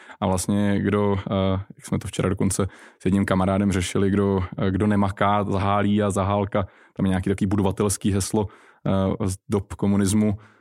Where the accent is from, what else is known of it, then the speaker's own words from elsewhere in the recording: Liberec, Liberec Region, Czechia; Jsem z Liberce